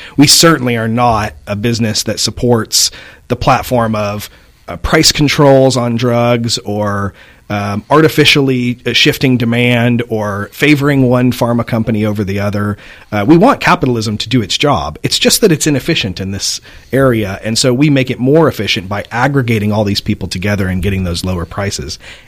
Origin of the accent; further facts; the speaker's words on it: Carrollton, Texas, United States; Yeah, so I grew up here in Dallas, in Carrollton, actually.